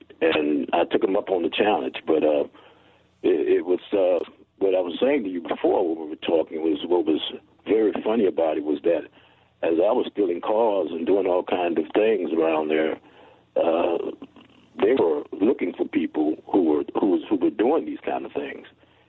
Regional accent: New Orleans, Louisiana, United States; I grew up in a little area called Holly Grove. It's a little area of town in New Orleans.

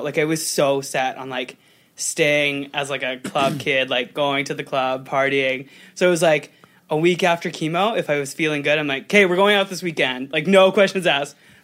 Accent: Selkirk, Manitoba, Canada; I'm from Selkirk.

